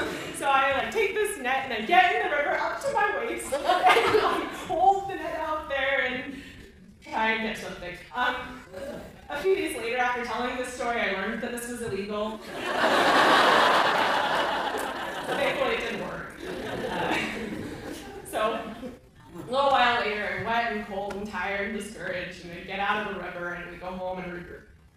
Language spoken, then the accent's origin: English; California, United States; And I'm from Southern Orange County, LA, California, and that's the most rural place I've ever lived.